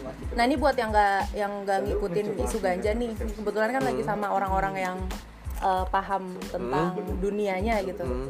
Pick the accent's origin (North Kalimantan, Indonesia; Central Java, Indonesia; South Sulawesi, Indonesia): South Sulawesi, Indonesia; Makassar; Gue orang Makassar.